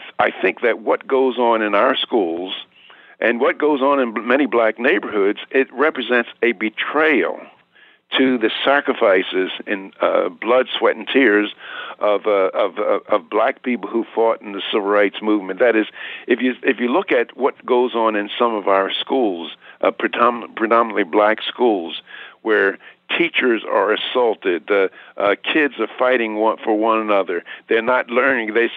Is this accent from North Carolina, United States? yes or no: no; Philadelphia, Pennsylvania, United States; I grew up in the Richard Allen Housing Project in North Philadelphia